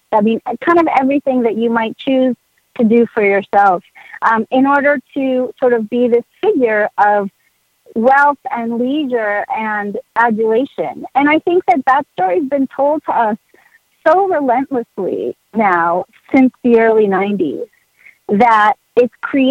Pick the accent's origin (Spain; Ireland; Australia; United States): Spain; And in fact, I grew up in Spain, and I spent the summer in London, the summer before they got married.